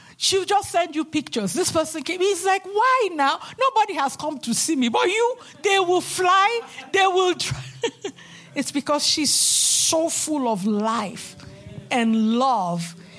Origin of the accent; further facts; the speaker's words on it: Nigeria; I grew up in Nigeria, and my grandmother had a stall.